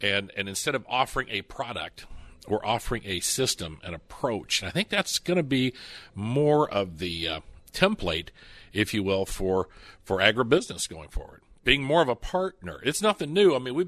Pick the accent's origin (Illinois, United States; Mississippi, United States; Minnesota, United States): Illinois, United States; also born or lived in Lafayette / West Lafayette / Naperville; I'm from Central Illinois originally. My people farmed along the Indiana-Illinois state line.